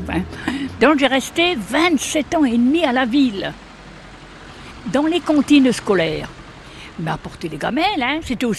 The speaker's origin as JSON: {"language": "French", "region": "Grand Est", "country": "France", "tie": "born there", "said": "Oui, alors je suis née dans la Haute-Marne."}